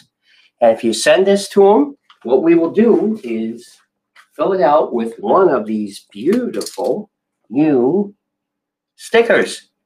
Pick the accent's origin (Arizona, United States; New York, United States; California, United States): New York, United States; West Islip; accent: New York; No way. I'm from West Islip. I'm trying to lose the New York, but it's still there. But I'm from West Islip, East Islip, next town over.